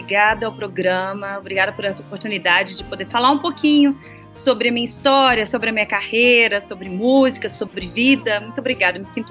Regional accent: Ituiutaba, Minas Gerais, Brazil; Eu sou de Minas Gerais, sou de Ituiutaba.

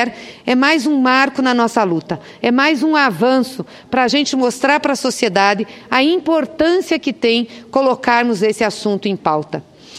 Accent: Paraná, Brazil; E eu tive o prazer, como paranaense também

